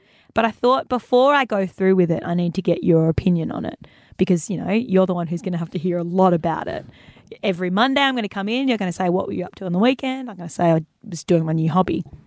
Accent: Western Australia, Australia; Let's go over to WA for a second, my hometown.

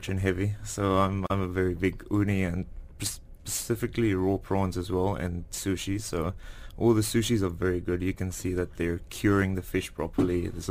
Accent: South Africa; now in Dubai, United Arab Emirates; I am from South Africa originally, yeah.

